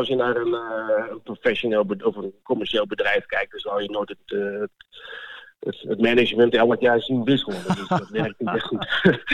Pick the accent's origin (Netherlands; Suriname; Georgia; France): Netherlands; Het zijn mensen zoals ik als Nederlander in de lodge kom, maar zo heb je het ook uit het Midden-Oosten vandaan en het Verre Oosten.